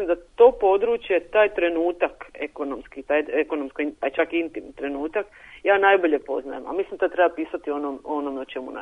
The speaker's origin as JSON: {"language": "Croatian", "region": "Dalmatia", "country": "Croatia", "tie": "born or raised there", "said": "budući da je moje djetinjstvo u Dalmaciji, u patrijarhalnoj sredini, također bilo jako snažno obilježeno nasilje."}